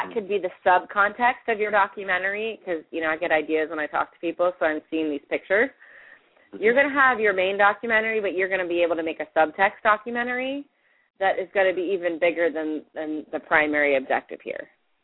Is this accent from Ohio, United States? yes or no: yes; Columbus, Ohio, United States; I'm from Columbus, Ohio, white girl, blonde hair, red hair now